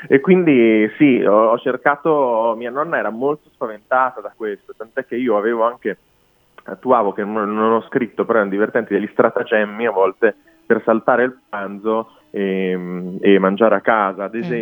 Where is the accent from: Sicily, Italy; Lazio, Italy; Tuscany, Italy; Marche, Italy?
Marche, Italy; also born or lived in Cremona; io sono nato a Cremona, ma ho vissuto da piccolo sempre nelle Marche